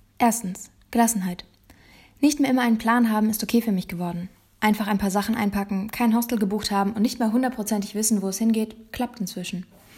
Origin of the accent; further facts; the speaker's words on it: Germany; now in Albania; wie deutsch ich bin